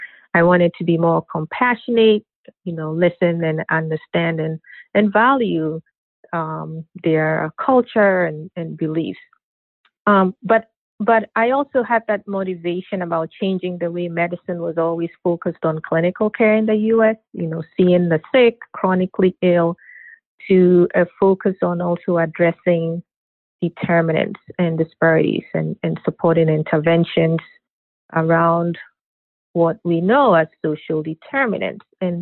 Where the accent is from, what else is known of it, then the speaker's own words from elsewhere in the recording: Ghana; now in United States; In addition to growing up in Ghana, which is quite different, right, from the U.S.